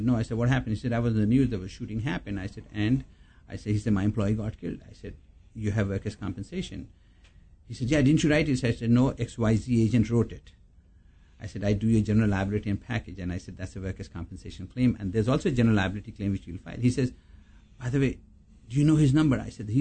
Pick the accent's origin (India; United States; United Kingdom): India; But we come from India where work ethics are just second to none.